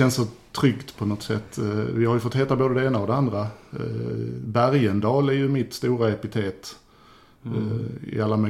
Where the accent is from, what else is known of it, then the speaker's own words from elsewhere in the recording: Skåne, Sweden; Jag är ju skåning